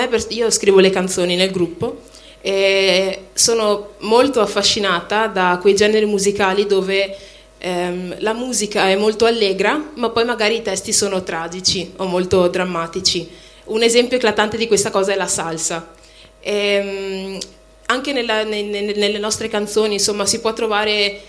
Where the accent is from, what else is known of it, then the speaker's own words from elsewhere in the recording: Padua, Veneto, Italy; born there; Allora, io sono di origini nigeriane, i miei genitori sono nigeriani, anche se sono nata qua a Padova, insomma.